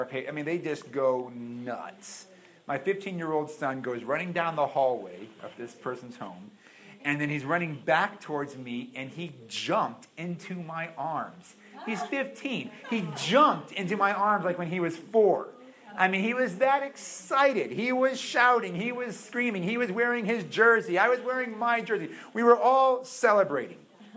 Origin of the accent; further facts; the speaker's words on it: New England, United States; for those of you who don't know, I'm from New England